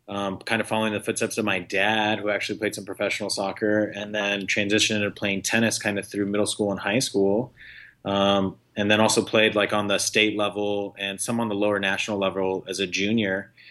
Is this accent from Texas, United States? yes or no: yes; Texas, United States; Yes, I was born and raised in Texas.